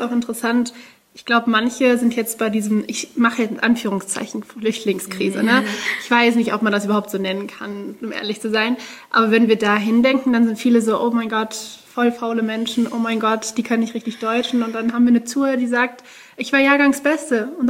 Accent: Germany; Aber ich zahle Steuern und jeder Deutsche soll sehen, ich bin Deutscher.

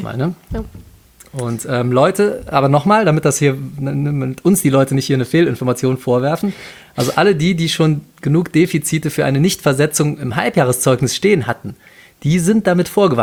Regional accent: Cologne, North Rhine-Westphalia, Germany; sogar als Kölner und Karnevalist

